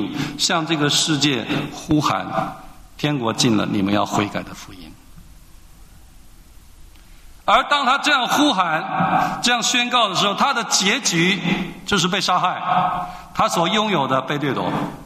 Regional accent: Taiwan; 我来自台湾，我观察台湾的教会都是这样，不管是主流的 我们所谓的国语教会，或者是当年反对国民党政权的长老教会，都是一样。

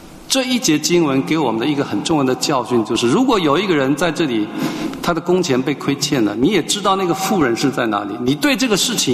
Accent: Hualien, Hualien County, Taiwan; 我来自台湾花莲，花莲就是有一个佛教的重地叫做慈济功德会，

